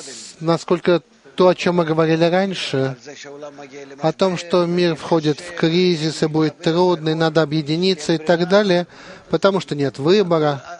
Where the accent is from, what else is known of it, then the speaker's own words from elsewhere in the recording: Naples, Campania, Italy; я из Неаполя.